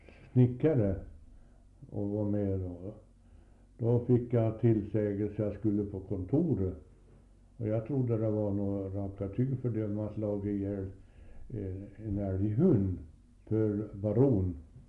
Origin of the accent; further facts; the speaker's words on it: Södermanland, Sweden; born there; Jag är född i Södermanland, fideikommisset Eriksberg. Den största fideikommisset i Sörmland